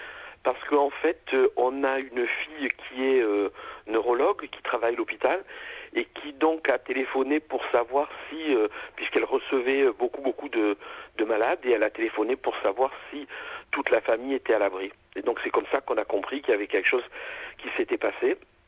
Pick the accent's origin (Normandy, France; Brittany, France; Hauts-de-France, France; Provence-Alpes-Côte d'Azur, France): Provence-Alpes-Côte d'Azur, France; Nice; Oui, je suis de Nice, donc j'ai passé toute mon enfance.